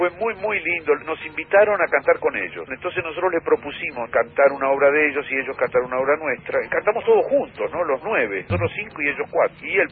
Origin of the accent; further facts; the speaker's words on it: Bahía Blanca, Buenos Aires Province, Argentina; Cuando iban a Bahía Blanca, mi ciudad natal, yo iba a escucharlos siempre